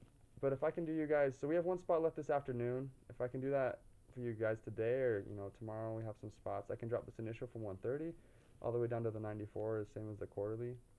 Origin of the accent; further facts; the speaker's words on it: Wyoming, United States; now in Logan, United States; I'm from Wyoming, originally. I actually live in Logan right now.